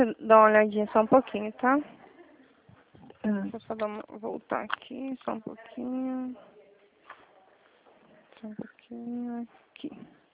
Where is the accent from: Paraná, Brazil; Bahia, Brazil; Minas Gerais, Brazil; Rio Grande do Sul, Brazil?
Paraná, Brazil; Toledo; Sou de Toledo, Paraná.